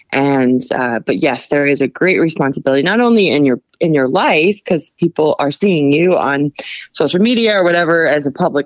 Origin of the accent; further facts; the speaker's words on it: Virginia, United States; So I grew up in Virginia, and played at a lot of churches and little festivals, grew up playing bluegrass music with my family.